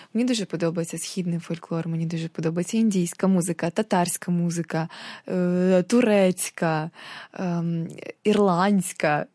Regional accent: Kyiv, Ukraine; Я з Києва, причому я корінна київ'янка.

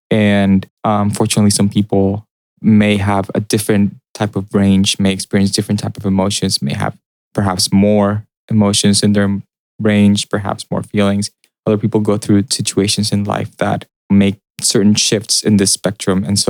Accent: Mexico; also born or lived in Texas, United States; And I'm from Mexico, and I completed most of my college and graduate education in Texas.

